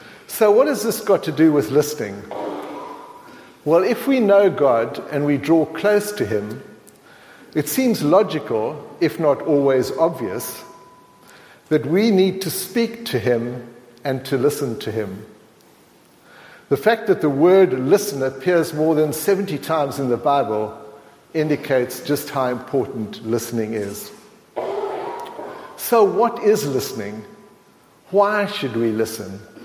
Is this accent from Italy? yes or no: no; Ireland; it's possibly because I'm Irish